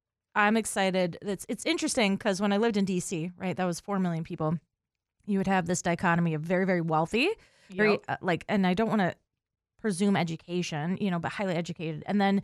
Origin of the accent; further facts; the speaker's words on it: Minnesota, United States; we're from Minnesota and 60 degrees feels freaking balmy in October.